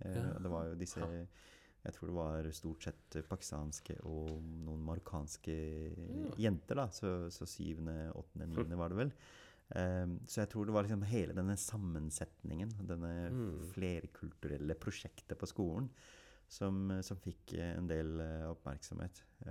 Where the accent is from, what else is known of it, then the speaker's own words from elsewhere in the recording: Oslo, Norway; first language Urdu; Norwegian is a second language; jeg er født oppvokst på Bjølsen, og jeg skulle jo begynne på Bjølsen skole, og første skoledag så jo de på skolen at jeg kunne veldig lite norsk.